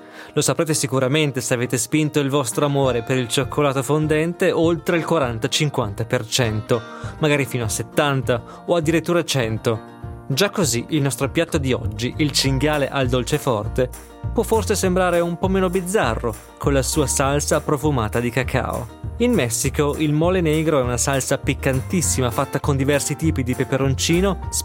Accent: Veneto, Italy; che dalle mie parti è Veneto

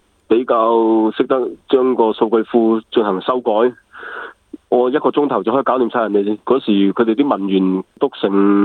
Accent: Guangzhou, Guangdong, China; 我喺西关出世，喺东山长大，所以以前嘅西关、东山我都玩晒噶啦。

